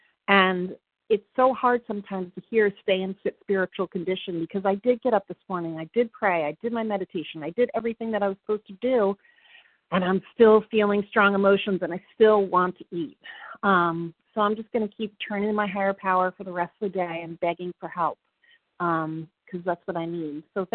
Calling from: Virginia, United States; I'm calling in from Virginia

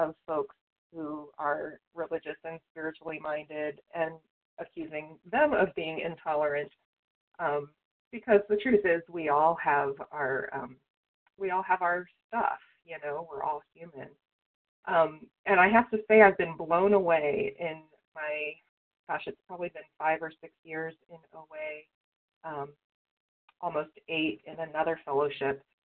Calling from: West Virginia, United States; I'm calling from the Eastern Panhandle of West Virginia

